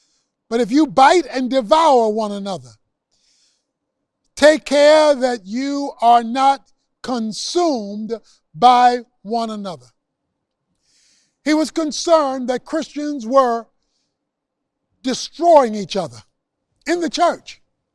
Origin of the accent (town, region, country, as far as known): Baltimore, Maryland, United States; born or raised there